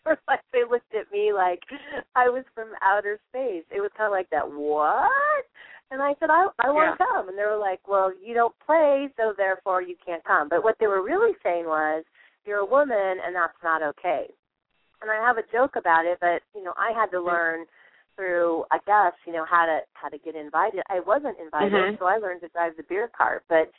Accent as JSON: {"language": "English", "region": "Midwest", "country": "United States", "lives_now": "California, United States", "said": "I know I'm from the Midwest, so we'll say that right there. It's a whole different mindset in the Midwest, and now we're in California."}